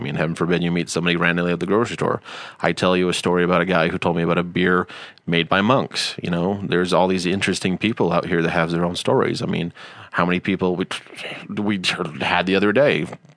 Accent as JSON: {"language": "English", "region": "Utah", "country": "United States", "said": "And we're like, yeah, we're from Utah."}